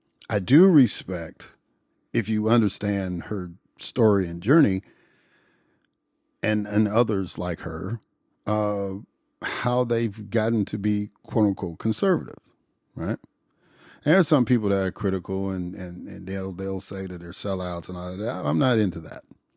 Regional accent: United States; I grew up in the United States. I've never physically left the continent landmass known as North America.

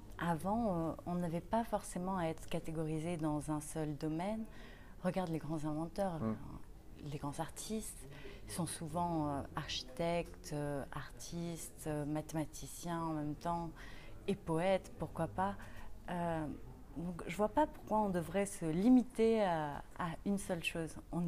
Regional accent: Grenoble, Auvergne-Rhône-Alpes, France; Je suis une fille qui vient de montagne. Je suis grenobloise d'origine

